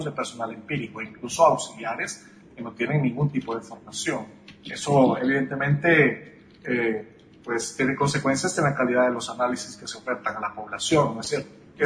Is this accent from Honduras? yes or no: yes; Honduras; pero para nuestra realidad hondureña es una cosa muy relevante